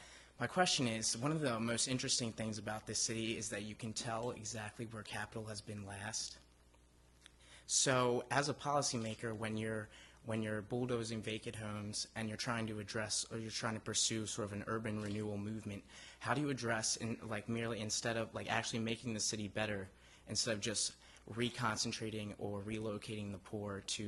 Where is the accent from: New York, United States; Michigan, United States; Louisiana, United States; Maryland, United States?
Maryland, United States; Baltimore; I've lived in Baltimore my whole life.